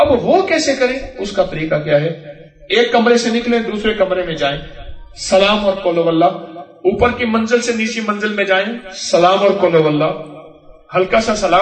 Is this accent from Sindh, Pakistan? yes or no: no; Bahawalpur, Punjab, Pakistan; میں نے کہا یہ تو ریاست بہاولپور میں ہے, میں بھی بہاولپور کا ہوں.